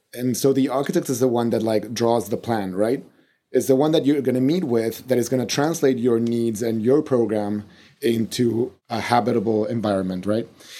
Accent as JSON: {"language": "English", "region": "Mexico City", "country": "Mexico", "second_language": "English", "said": "we're both from Mexico City. We both are, even he is actually of French origin. I am not."}